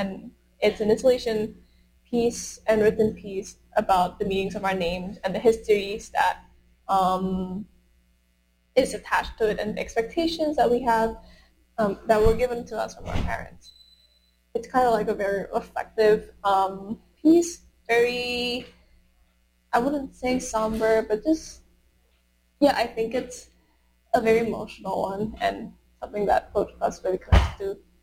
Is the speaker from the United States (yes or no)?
no; Indonesia; I feel like it's a very specific experience of growing up in Indonesia, but also like really wanting to connect with these two different heritages